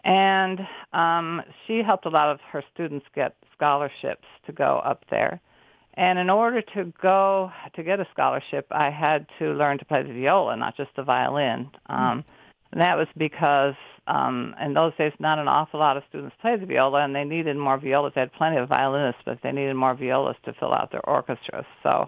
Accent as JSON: {"language": "English", "town": "Des Moines", "region": "Iowa", "country": "United States", "tie": "born or raised there", "said": "Okay, I had started taking violin lessons when I was in the fourth grade, and I grew up in Des Moines, Iowa."}